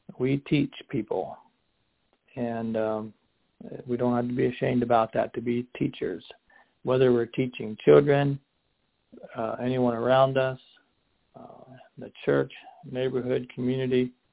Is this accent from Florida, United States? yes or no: no; Amherst, Virginia, United States; hi everyone. … from Amherst, Virginia.